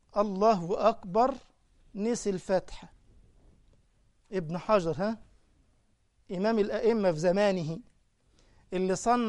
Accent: Giza, Giza Governorate, Egypt; أنا كان عندي حوالي 17 سنة وكنت إمام لمسجد عندنا في الجيزة اسمه عمر بن الخطاب.

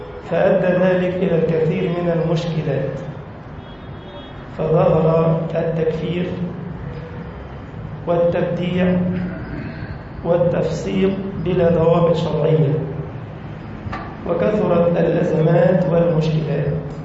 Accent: Egypt; واحفظ بلدنا مصر وسائر بلاد المسلمين

